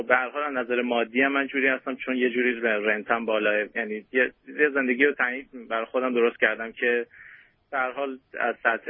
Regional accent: Iran; moved away; من 3 سال پیش از ایران اومدم اینجا

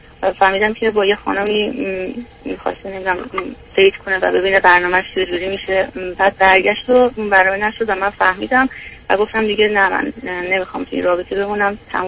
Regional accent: Iran; moved away as an adult; now in United States; من از 20 سالگی از ایران اومدم بیرون، بعد رفتم یک کشور اروپایی درس خوندم و 9 سال اونجا بودم و بعد از طریق ازدواج اومدم آمریکا.

